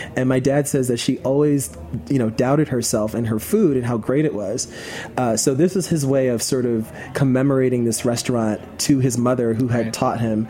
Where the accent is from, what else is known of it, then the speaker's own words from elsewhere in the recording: Queens, New York, United States; I'm the son of a Southern chef. I grew up here in New York City from Queens, New York, and grew up with two other brothers and two sisters, five of us, big family, mom and dad.